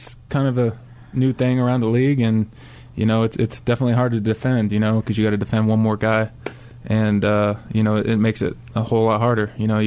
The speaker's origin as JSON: {"language": "English", "region": "Arizona", "country": "United States", "tie": "born or raised there", "said": "I was happy to play at Arizona, you know, and continue playing in my home state, so."}